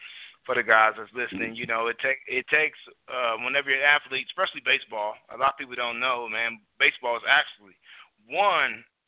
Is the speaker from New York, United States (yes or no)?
no; Oklahoma, United States; You know, we're both from Oklahoma, but everybody always